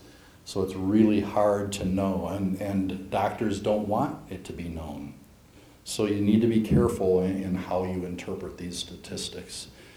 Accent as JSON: {"language": "English", "region": "Iowa", "country": "United States", "said": "I'm from Iowa, and we had it come up to a legislative committee"}